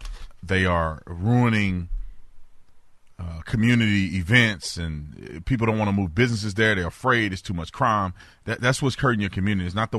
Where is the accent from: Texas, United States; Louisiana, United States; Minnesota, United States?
Texas, United States; I'm born and raised in Texas. I got my family in Dallas, Texas